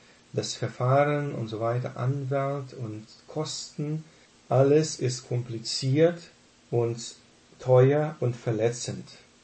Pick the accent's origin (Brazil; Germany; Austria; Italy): Brazil; Southern Brazil; Wir sind aufgewachsen in Südbrasilien, auf dem Land und in Kleinstädten und in einer Umgebung, wo viele Deutschstämmige lebten. Wir selber sind deutschstämmig